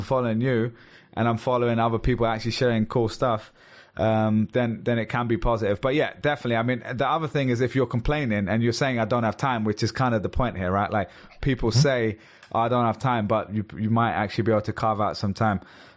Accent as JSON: {"language": "English", "region": "London", "country": "United Kingdom", "said": "Obviously it comes from like Jamaica as well, but I'm saying like for me as a Londoner, that's where it comes from."}